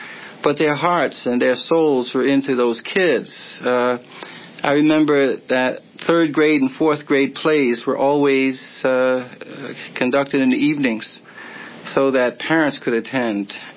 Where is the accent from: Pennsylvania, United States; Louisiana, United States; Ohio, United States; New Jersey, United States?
Pennsylvania, United States; Philadelphia; I grew up in South Philadelphia. We didn't realize it was segregated. All we knew is that our neighborhood was all Black